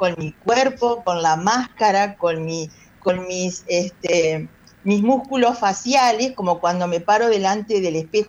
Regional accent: Paraná, Entre Ríos, Argentina; yo soy paranaense, entrerriana, soy de la Mesopotamia, rodeada de ríos

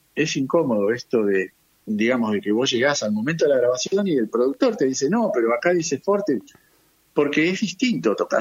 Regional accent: Argentina; somos argentinos.

